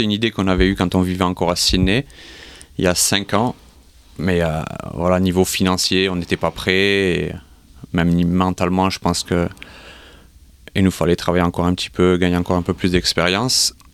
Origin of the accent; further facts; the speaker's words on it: Toulouse, Occitanie, France; moved away as an adult; now in Australia; Alors moi je viens de Toulouse et ce qui m'a amené en Australie au début c'était le soleil.